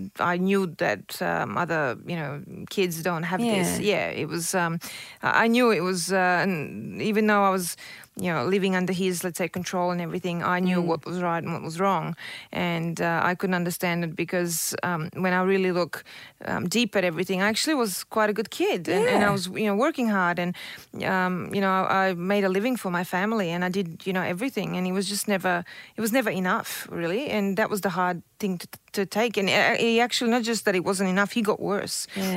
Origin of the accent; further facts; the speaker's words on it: Sydney, New South Wales, Australia; I grew up in Sydney